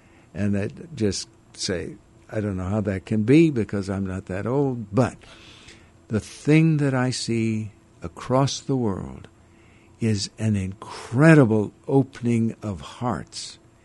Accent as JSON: {"language": "English", "region": "Northeast India", "country": "India", "tie": "born or raised there", "said": "where I was raised in India. In Northeast India, that is a totally different part of the country than the rest of India."}